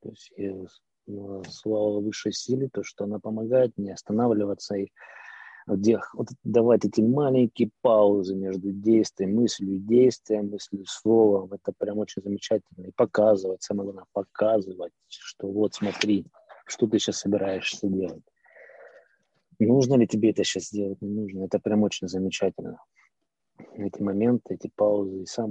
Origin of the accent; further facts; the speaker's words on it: Donetsk, Donetsk Oblast, Ukraine; now in Kyiv, Ukraine; Почти земляки, я из Донецка, Донецкой области, Северодонецк, знаю такой город.